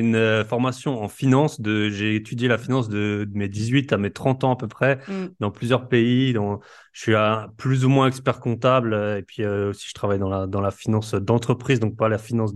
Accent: Grand Est, France; accent: Alsatian; moved away; donc je suis alsacien, ça s'entend peut-être un peu. Ça fait 12 ans que j'ai quitté ma terre natale, mais bon, je reviens assez souvent.

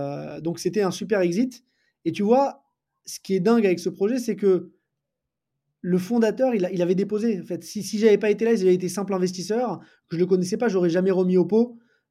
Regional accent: Paris, Île-de-France, France; je suis parisien, né à Paris, j'ai grandi à Paris.

